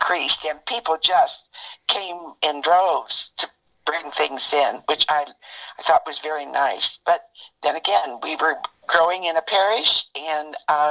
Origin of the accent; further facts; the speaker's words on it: Hamilton, Ohio, United States; born there; now in Indianapolis, United States; I was born in Hamilton, Ohio, which is about 10 miles north of Cincinnati, and I was born in 1936.